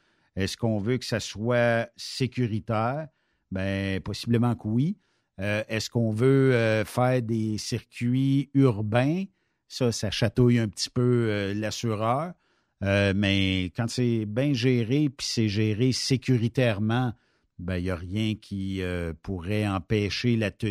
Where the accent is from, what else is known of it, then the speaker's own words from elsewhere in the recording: Ferme-Neuve, Quebec, Canada; Fait que si, mettons, chez nous, à Ferme-Neuve, il y a un incident qui arrive, ben c'est tous les autres festivals qui vont écoper en assurance, vous le savez.